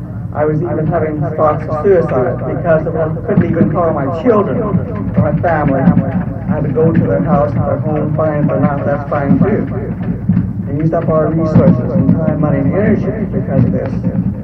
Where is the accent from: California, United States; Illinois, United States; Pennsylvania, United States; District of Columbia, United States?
Pennsylvania, United States; Bloomsburg; I'm from Bloomsburg.